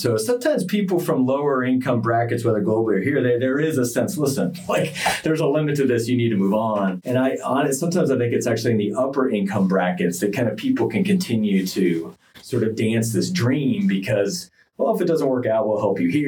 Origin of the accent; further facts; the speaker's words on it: Washington, United States; I grew up near Washington, D.C., and in that time, times have changed